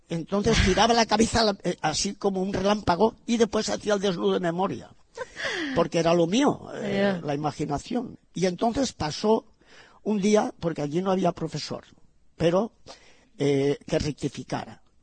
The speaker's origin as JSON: {"language": "Spanish", "country": "Spain", "said": "Yo soy español."}